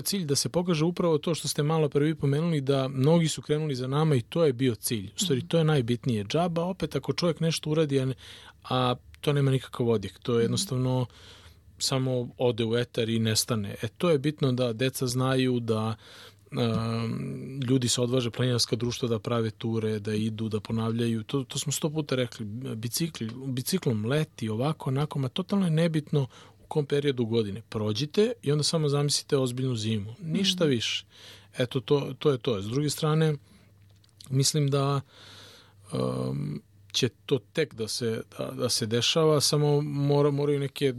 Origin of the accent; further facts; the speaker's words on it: Serbia; Jer obično stariji ljudi guraju kod nas u Srbiji sve vezano za istoriju i bitne stvari